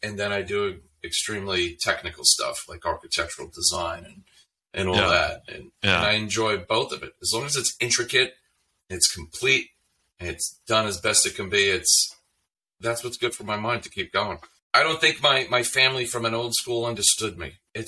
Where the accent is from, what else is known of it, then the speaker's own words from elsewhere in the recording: Lake Grove, New York, United States; I grew up in Lake Grove.